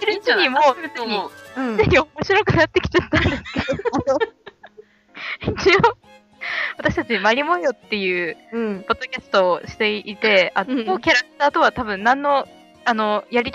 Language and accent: Japanese; Ebetsu, Hokkaido, Japan; 実は僕は北海道出身です。江別に住んでました。まあ、マンションに住んでたんで、雪かきはしませんでした。